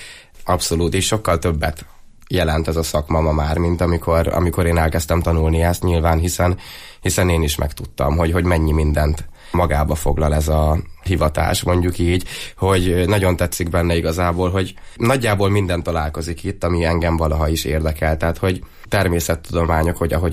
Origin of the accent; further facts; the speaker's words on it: Borsod-Abaúj-Zemplén, Hungary; now in Eger, Hungary; Én egyébként Borsodból származom, ott történtek ezek az események, aztán elköltöztünk Egerbe.